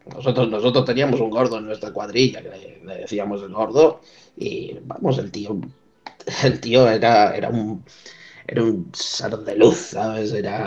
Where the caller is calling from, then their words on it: Benaguasil, Valencian Community, Spain; de Benaguasil, y respecto a este tema de los estereotipos